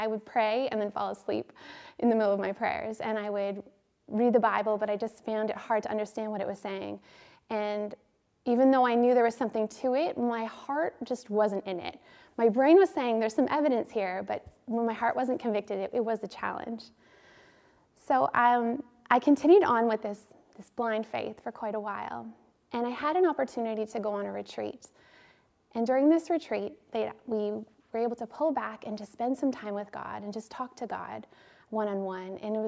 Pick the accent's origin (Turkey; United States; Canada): Canada; Thunder Bay, Ontario; So I grew up here in Thunder Bay.